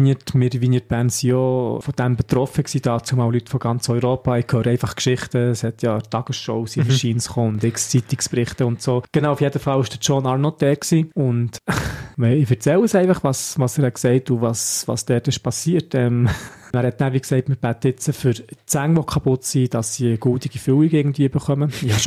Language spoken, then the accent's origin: German; Switzerland; Einfach gedacht, hey, schau, ich bin von der Schweiz daher gekommen.